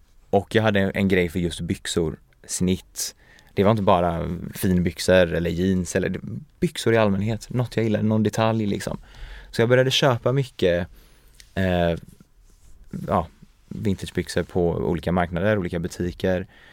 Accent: Sweden; Jag är ju uppvuxen i Sverige liksom.

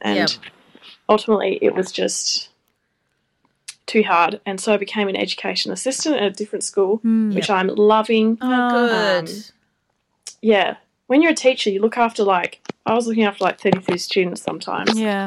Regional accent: Perth, Western Australia, Australia; I'm from Perth. Please don't hate me.

